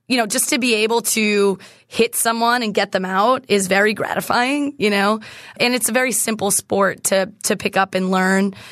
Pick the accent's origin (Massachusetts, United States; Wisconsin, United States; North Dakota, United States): Massachusetts, United States; So we didn't play dodgeball in school. I'm from Massachusetts.